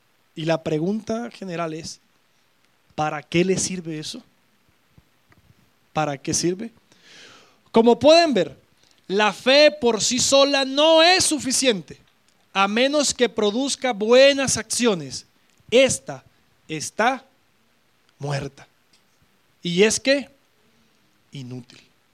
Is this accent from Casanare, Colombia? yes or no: no; Pailitas, Cesar, Colombia; Allá en mi pueblo, en maravilloso Pailita, Cesar.